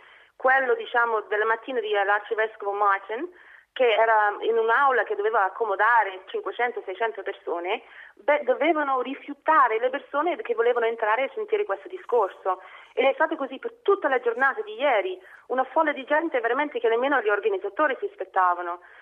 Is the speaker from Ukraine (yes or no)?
no; Ireland; ovviamente è un tema molto sentito qui in Irlanda e essendo irlandese